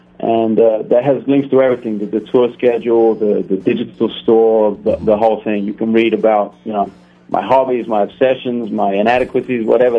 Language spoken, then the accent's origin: English; London, United Kingdom; now in United States; I'm from London, but I've lived down in the U.S., in New York for the last, been in the U.S. for about 11 years, and I've lived in New York for most of that, and now I go between New York and Los Angeles and back and forth.